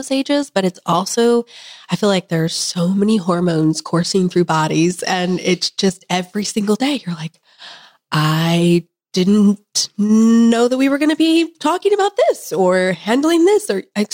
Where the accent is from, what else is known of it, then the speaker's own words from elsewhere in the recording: Kansas, United States; I'm from Kansas.